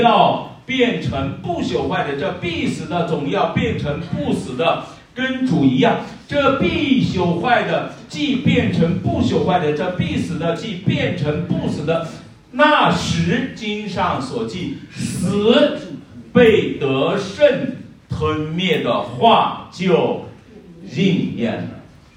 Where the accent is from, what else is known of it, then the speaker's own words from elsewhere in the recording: Henan, China; accent: Henan dialect; 你本来用我们河南话说，你穿的是个黑布衫